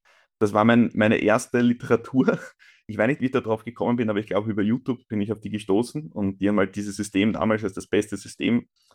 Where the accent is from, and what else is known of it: Austria